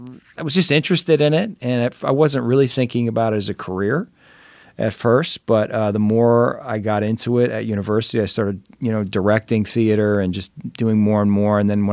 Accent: Ontario, Canada; also born or lived in Saskatoon, Saskatchewan; And then we moved to southern Ontario. So quite near Niagara Falls, Grimsby and St. Catharines, two little towns.

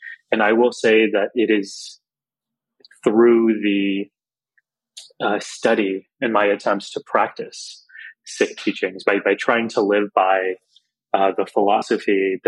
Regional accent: Texas, United States; my parents immigrated from northern India, the Punjab region, in the 70s to the United States.

